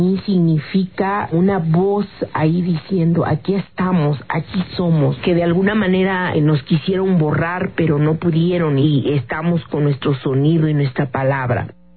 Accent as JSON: {"language": "Spanish", "country": "Mexico", "said": "sí somos racistas como mexicanos"}